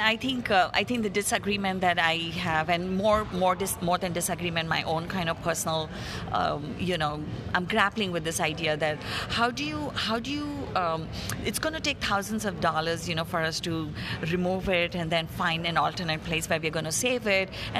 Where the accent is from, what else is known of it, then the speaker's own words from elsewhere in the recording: India; And I am an Indian Muslim, very privileged person